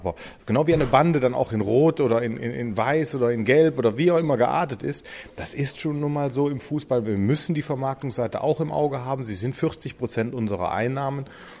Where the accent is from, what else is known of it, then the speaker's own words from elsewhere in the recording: Mönchengladbach, North Rhine-Westphalia, Germany; ich bin aufgewachsen auf der Birkelstraße in Mönchengladbach